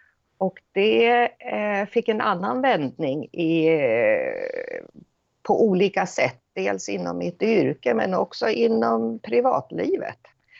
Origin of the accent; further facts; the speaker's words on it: Södertälje, Stockholm County, Sweden; kvinna på 69 och ett halvt. Jag är född och uppvuxen i Södertälje. Äldst av fem barn.